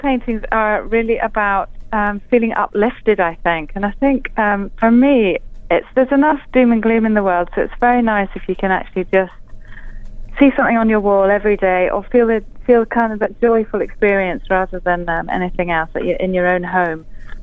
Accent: Scotland, United Kingdom; now in England; I'm a Scottish painter, and I live in the south coast

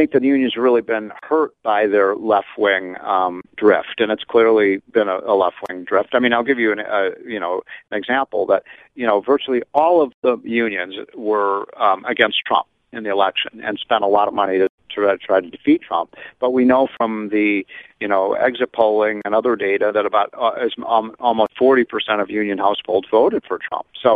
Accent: Illinois, United States; not every single union member in a state like Washington or California or my home state of Illinois is a liberal Democrat

